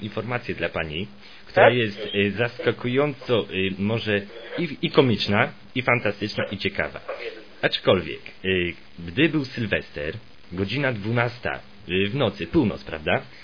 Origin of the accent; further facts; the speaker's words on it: Gorzów Wielkopolski, Lubusz Voivodeship, Poland; Ja jestem z Gorzowa Wielkopolskiego, dzwonię teraz do państwa, do Warszawy.